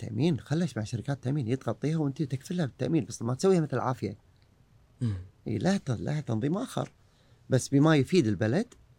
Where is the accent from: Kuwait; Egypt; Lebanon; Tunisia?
Kuwait; اكثر الامراض المستعصيه عندنا بالكويت